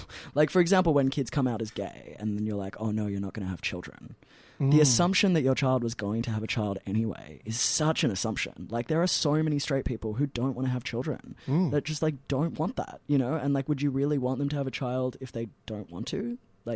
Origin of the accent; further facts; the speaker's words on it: Melbourne, Victoria, Australia; Caulfield in the Bagel Belt.